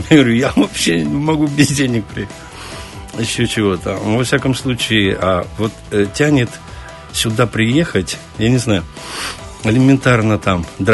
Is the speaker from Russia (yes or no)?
no; Odesa, Odesa Oblast, Ukraine; Может быть, это Одессу мне напоминает, я сам одессит